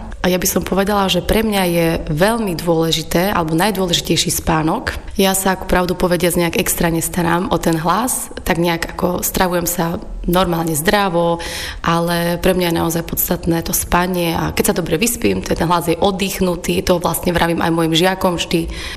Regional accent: Námestovo, Žilina Region, Slovakia; moved away as an adult; now in Banská Bystrica, Slovakia; ja pochádzam pôvodne z Námestova a keď som mala 18 rokov, tak teraz som šla študovať na vysokú školu do Banskej Bystrice. A potom som tu nejak po škole ostala

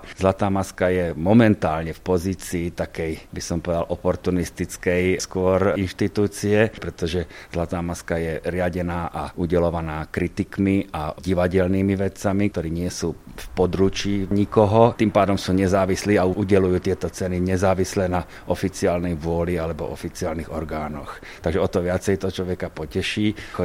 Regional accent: Trenčín, Trenčín Region, Slovakia; Tak ja som rodák z Trenčína

